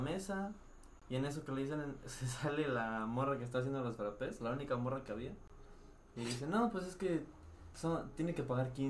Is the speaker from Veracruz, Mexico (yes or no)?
yes; Veracruz, Mexico; yo soy de Veracruz, pero vivo aquí, pues tengo que ir a votar a Veracruz.